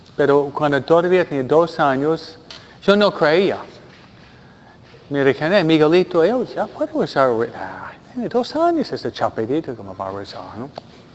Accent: New York, United States; Ella viene de donde vengo yo, Nueva York.

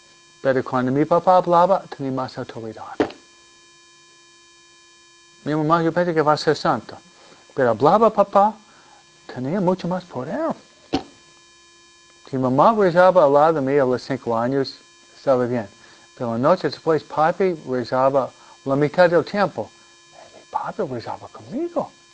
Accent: United States; Mi mamá viene de México. Yo soy americana.

